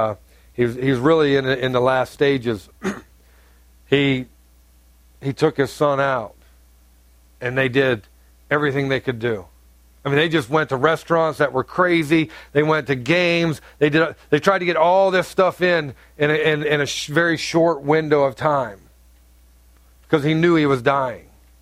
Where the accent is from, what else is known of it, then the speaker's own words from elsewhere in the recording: Ohio, United States; This is when I lived in North Carolina. She lived in Ohio. We're originally from Ohio